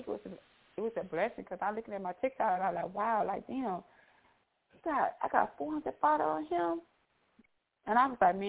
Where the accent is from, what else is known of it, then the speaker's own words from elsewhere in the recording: Milwaukee, Wisconsin, United States; I don't stay in my hometown of Milwaukee, but I've been here, it's snowing and stuff